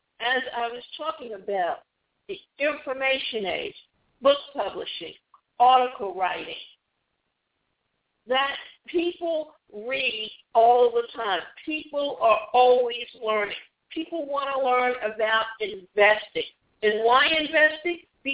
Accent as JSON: {"language": "English", "region": "Georgia", "country": "United States", "said": "And why Coca-Cola? Because we come from Georgia, and Coca-Cola was a Georgia company."}